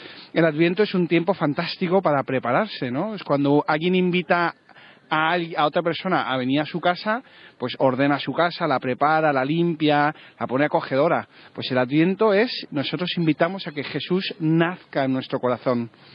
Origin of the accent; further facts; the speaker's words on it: Madrid, Community of Madrid, Spain; vengo de Madrid.